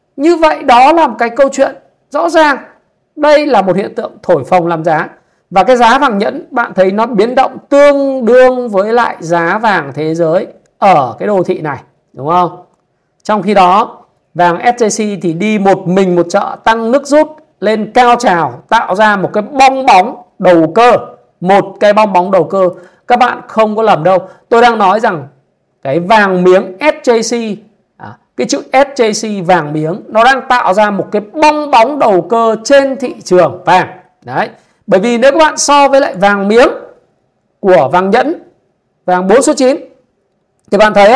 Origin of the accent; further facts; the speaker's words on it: Ha Long, Quang Ninh, Vietnam; ở thành phố Hạ Long, quê hương của tôi